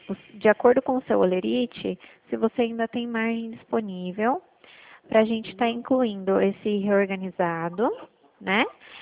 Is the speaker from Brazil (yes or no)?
yes; Itu, São Paulo, Brazil; Sou daqui de Itu, né?